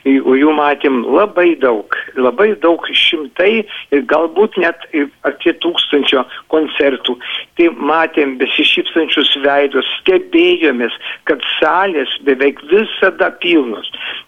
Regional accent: Alytus County, Lithuania; Na, Dzūkija mano meilė, mano gimtinė. Aš esu dzūkas, aš esu Alytaus apskrities gyventojas.

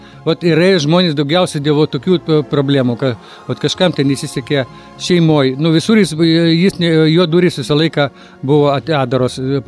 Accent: Vilnius, Vilnius County, Lithuania; born there; Ne, aš gimiau Vilniuje, o mano tėvai būdu atkeliavo į čia iš Baltarusijos. Jau po karo.

